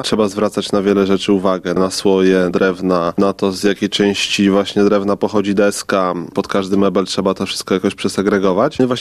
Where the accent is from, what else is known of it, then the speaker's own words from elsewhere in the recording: Lublin Voivodeship, Poland; Wychowywałem się na wsi pod Suścem.